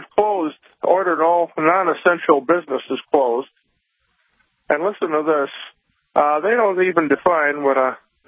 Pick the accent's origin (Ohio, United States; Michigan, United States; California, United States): Michigan, United States; Escanaba; Yeah, thank you for taking my call here. I'm from Escanaba, Michigan.